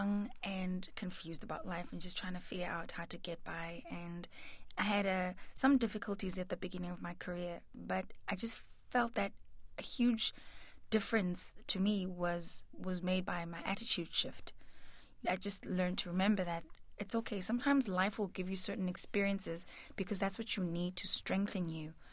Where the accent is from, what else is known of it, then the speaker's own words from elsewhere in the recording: South Africa; There was so much of this music that we grew up on in South Africa.